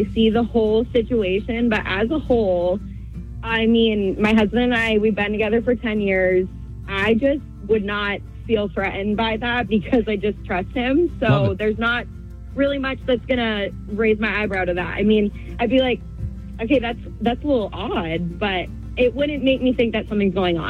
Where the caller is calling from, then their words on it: Rochester, United States; from Rochester.